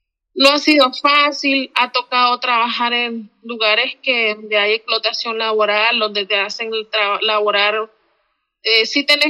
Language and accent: Spanish; Managua, Nicaragua; moved away as an adult; Yo soy de Managua y pues a partir del 2018 empezó la persecución, pues a partir de abril, y me tocó exiliarme para en septiembre del 2018, y ya tengo prácticamente 5 años